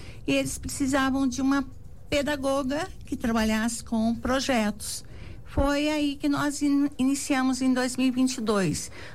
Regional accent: Cunha, São Paulo, Brazil; born there; also born or lived in Guaratinguetá; eu nasci em Cunha por um problema de saúde. Eu tive que vir para Guaratinguetá em 74 e lá em Cunha começou a minha história em 74.

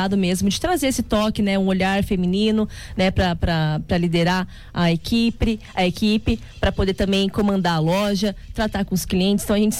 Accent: Brazil; Eu vou confessar para você que eu sou brasileira.

